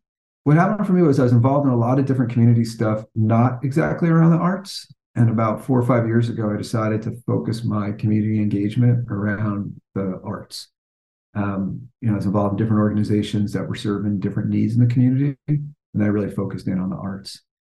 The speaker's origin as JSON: {"language": "English", "town": "Long Branch", "region": "New Jersey", "country": "United States", "tie": "born or raised there", "said": "But I grew up on the Jersey Shore, about 60 miles south of New York City. It was a beach town called Long Branch."}